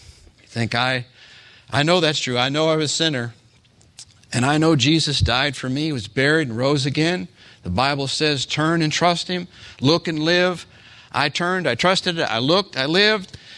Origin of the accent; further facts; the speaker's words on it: United States; born there; And I'm thinking, here I was born in America.